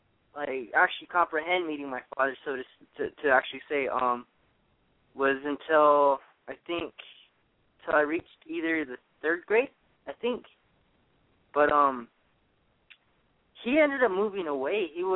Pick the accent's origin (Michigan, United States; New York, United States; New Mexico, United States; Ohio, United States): New Mexico, United States; Crystal; I'm from Crystal, New Mexico. I'm born for the Bitterwater clans, and also born for the Tangle clans. I'm 26 years old